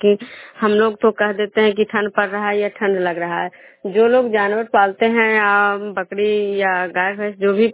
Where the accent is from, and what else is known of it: Khujra, Bihar, India